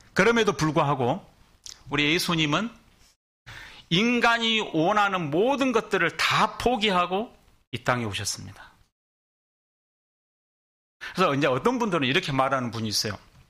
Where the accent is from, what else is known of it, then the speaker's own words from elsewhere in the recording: Mokpo, South Jeolla, South Korea; 제가 중학생 때 전라도 목포가 고향인데 중학생 때 겨울방학이 됐어요.